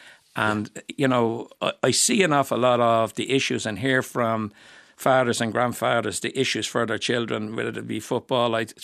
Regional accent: Donnycarney, Leinster, Ireland; I was born in Donnycarney. I moved to Edenmore and I live in Coolock, all within the barony of Coolock, the name that's been dragged through the mire.

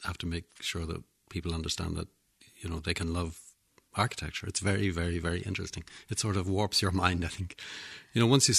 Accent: Tralee, County Kerry, Ireland; born there; also born or lived in Drumshanbo / Macroom / Cobh / Cooley; I was born in Tralee and then we lived in Drumshambo in Leitrim and then we lived in Macroom in Cork and then we lived in Cove and then we lived in Cooley and, you know, we moved up and down the country when I was small, very small.

